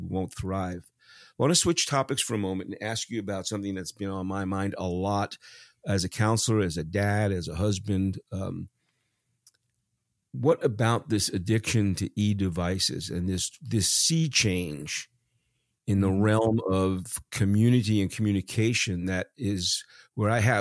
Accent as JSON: {"language": "English", "town": "New York City", "region": "New York", "country": "United States", "tie": "born or raised there", "said": "I mean, I grew up in New York and it was semi-suburban. It was out in one of the boroughs, but everybody knew everybody."}